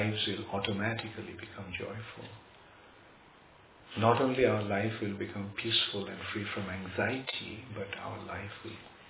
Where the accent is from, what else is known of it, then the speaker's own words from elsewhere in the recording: Kolkata, West Bengal, India; English is a second language; Just today, somebody was telling me, in Calcutta there is a lake. I grew up in Calcutta, so that lake was, I never seen any situation where the lake got dry.